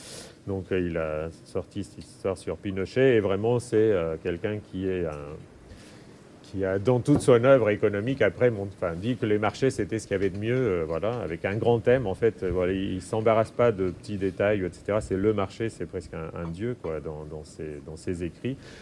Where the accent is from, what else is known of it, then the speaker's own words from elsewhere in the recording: Argentina; bon, je viens d'Argentine et j'étais assez sensible.